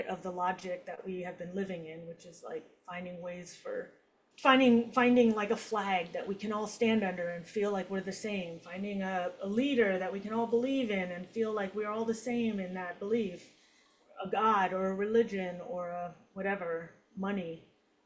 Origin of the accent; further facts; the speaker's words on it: United States; I'm an American. I'm culturally an American.